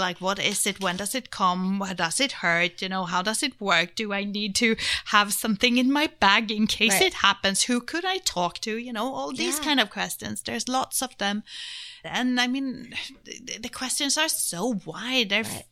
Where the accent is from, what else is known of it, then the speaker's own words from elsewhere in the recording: Sweden; now in Barcelona, Spain; In Barcelona. And then remember, I'm Swedish, actually.